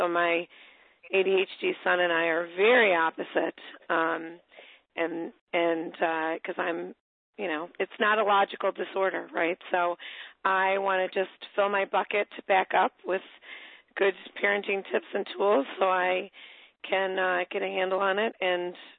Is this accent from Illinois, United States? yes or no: yes; Chicago, Illinois, United States; now in Naples, United States; I am from Chicago but live in Naples, Florida.